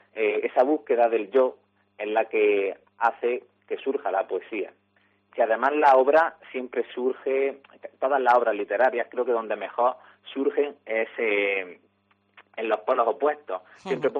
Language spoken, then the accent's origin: Spanish; Carboneras, Andalusia, Spain; Y tendremos presentaciones en Almería, por supuesto en mi pueblo en Carboneras